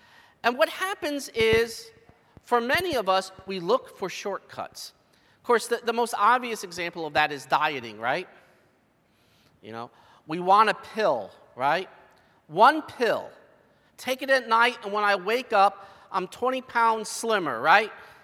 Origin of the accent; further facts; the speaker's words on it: Pennsylvania, United States; Oh, and growing up in Bradford County, oh, they made time for hunting, you know?